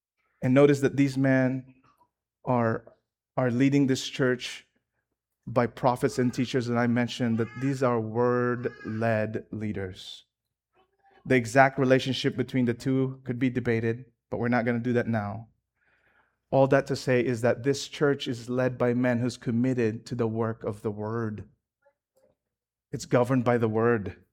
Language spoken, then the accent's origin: English; Philippines; I'm Filipino, and I'm not going to go for a diversity slogan.